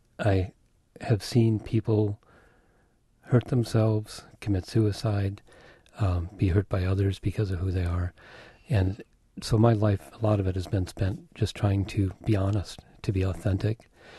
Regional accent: Wisconsin, United States; also born or lived in Denver; When I moved back here from Denver and drove down to my hometown, I started crying when I hit the rolling hills of southwestern Wisconsin.

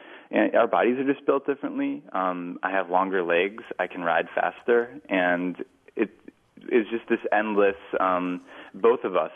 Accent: Wisconsin, United States; I wanted to show Rachel my hometown. I had blathered on about it, and this seems like a really good time to say that I just love Wisconsin and talk about it incessantly

